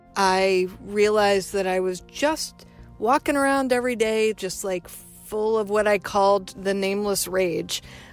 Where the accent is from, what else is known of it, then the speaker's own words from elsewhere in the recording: the South, United States; I grew up in the South. You're not supposed to do that.